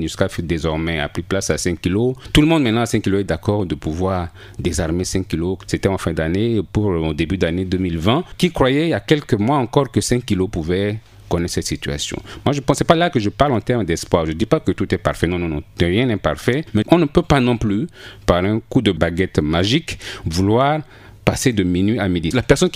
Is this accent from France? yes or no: no; Bangassou, Mbomou, Central African Republic; l'armée n'est pas seulement à Bangui, chez moi à Bangassou, les FACA ont été déployés